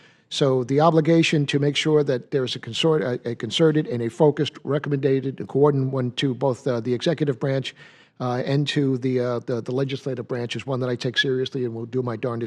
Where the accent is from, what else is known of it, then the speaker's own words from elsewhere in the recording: New York City, New York, United States; I grew up in New York City. As a young boy, I watched the Twin Towers go up.